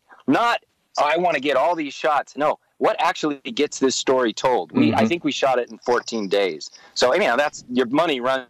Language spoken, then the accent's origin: English; Mojave Desert, California, United States; I grew up in the Mojave Desert, California. I became an actor back in the 80s, came to LA and started getting work as an actor.